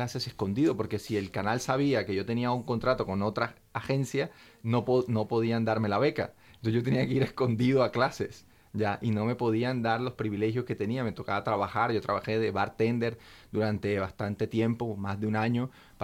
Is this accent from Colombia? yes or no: yes; Barranquilla, Atlántico, Colombia; moved away; yo llegué a Bogotá, la capital de Colombia, de Barranquilla, un chico de provincia.